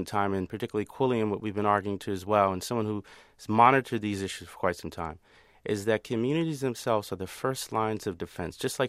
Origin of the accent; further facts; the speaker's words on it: United States; I'm a third generation African American Muslim. I'm part of the indigenous community, born and raised in America